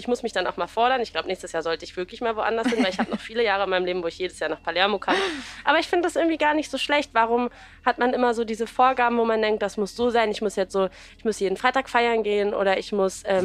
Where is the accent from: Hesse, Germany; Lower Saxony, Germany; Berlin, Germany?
Berlin, Germany; aber ich bin halt Berlinerin und für mich ist das halt meine Liebe und mein Zuhause.